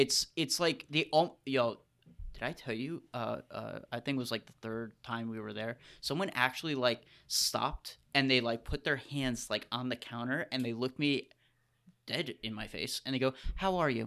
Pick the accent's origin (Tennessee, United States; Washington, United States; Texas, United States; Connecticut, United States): Connecticut, United States; And this is coming from someone who's Connecticut. I will say I frequent New York. I will never say I am a New Yorker.